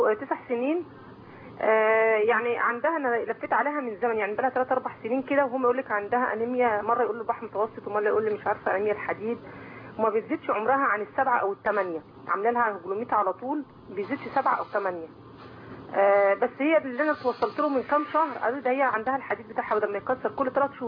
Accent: Cairo, Cairo Governorate, Egypt; انا من القاهره

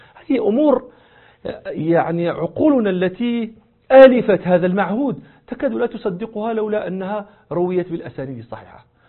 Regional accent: Morocco; من الأمثال التي يذكرها الناس عندنا في المغرب

